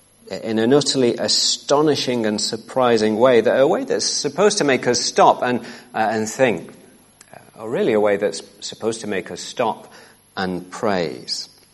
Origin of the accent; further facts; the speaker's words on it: Bury, North West England, United Kingdom; I'm from Bury, and our great claim to fame is that we invented the blood clot